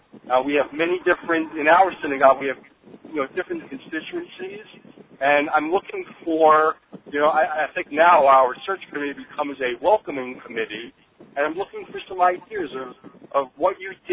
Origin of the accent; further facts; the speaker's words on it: St. Paul, Minnesota, United States; I'm from St. Paul, Minnesota, and we're a 100-year-old congregation